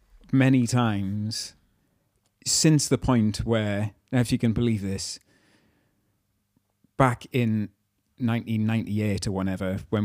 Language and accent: English; North East England, United Kingdom; right, we're British, we're English, we're from the Northeast, we're Macams.